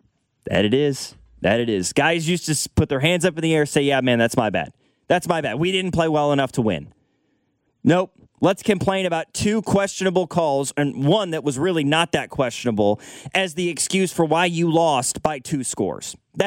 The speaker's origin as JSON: {"language": "English", "town": "Lawson", "region": "Missouri", "country": "United States", "tie": "born or raised there", "said": "My dad grew up in the state of Iowa and, you know, moved down to my hometown of Lawson, Missouri in like junior high, met my mom."}